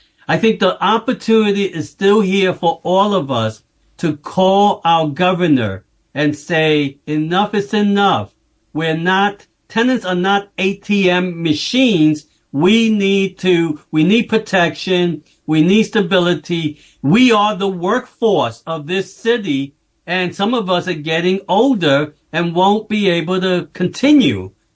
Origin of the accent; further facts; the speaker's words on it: New York City, New York, United States; I've raised my family here, and I want to stay here. I was born and raised in East Harlem, and I think I should stay here for until the end, basically.